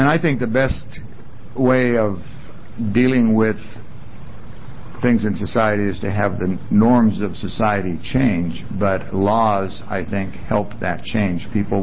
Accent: Montana, United States; And when I grew up in Montana, I had a friend whose family made wine

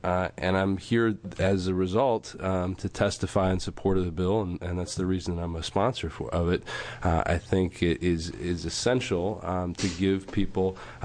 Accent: Beaverton, Oregon, United States; Committee members … from Beaverton.

